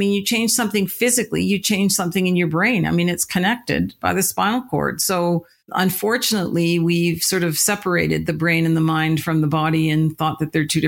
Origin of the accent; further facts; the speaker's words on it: Canada; I think it is a huge step for us as a Canadian society to now be so transparent in talking about mental health and mental illness issues.